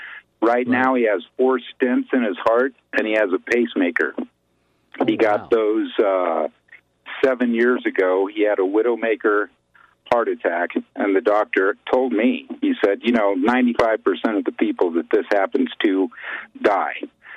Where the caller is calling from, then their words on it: Colorado, United States; I'm calling from Colorado.